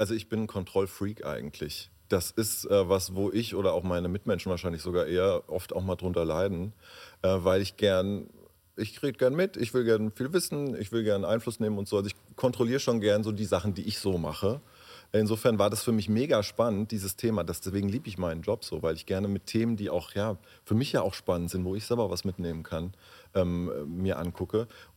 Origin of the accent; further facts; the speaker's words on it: Frankfurt, Hesse, Germany; Ich komme aus Frankfurt am Main.